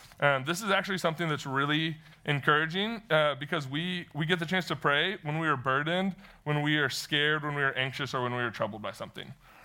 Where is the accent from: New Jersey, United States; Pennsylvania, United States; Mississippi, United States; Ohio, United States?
Mississippi, United States; So this summer, my dad, I'm from Mississippi, like I said, my dad's the reason I love Mississippi State for the most part.